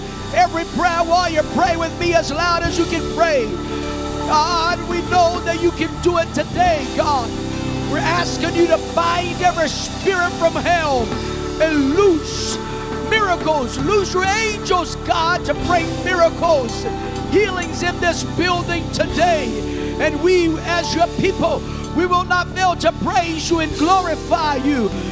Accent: Brazil; English is a second language; I was born and raised in Brazil. I'm a dual citizen because of my mother.

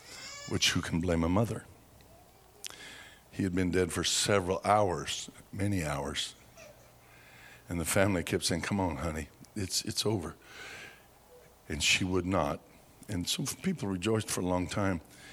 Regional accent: Pueblo, Colorado, United States; he was from my hometown of Pueblo, and he was going back to Pueblo

